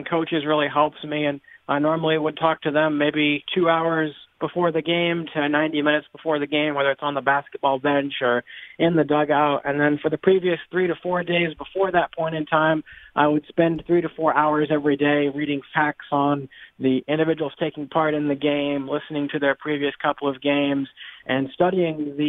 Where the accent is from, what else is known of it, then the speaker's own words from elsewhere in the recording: Midwest, United States; Growing up in the Midwest, listening to Brian Barnhart commentating sports